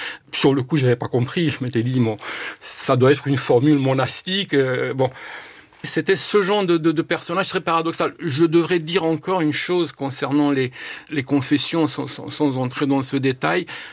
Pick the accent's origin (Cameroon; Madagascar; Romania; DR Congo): Romania; moved away as an adult; now in France; Moi, quand je suis parti en 1980, quand j'ai quitté la Roumanie, j'ai eu un problème, un débat. Je savais que je n'allais pas rentrer. Je savais que j'allais demander la protection des autorités françaises. J'allais devenir réfugié politique.